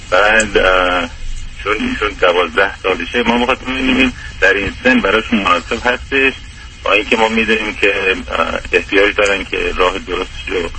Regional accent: Iran; ما ایرانی هستیم

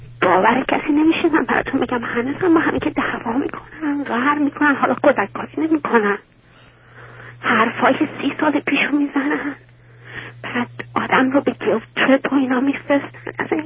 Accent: Iran; moved away as an adult; من 18 سالم که شد از ایران اومدم بیرون

